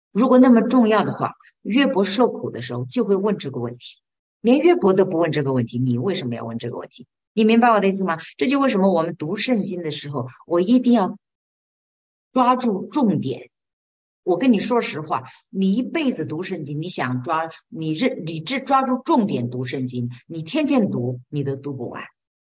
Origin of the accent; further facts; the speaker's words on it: China; 这是我们中国人，我们特别要注意哈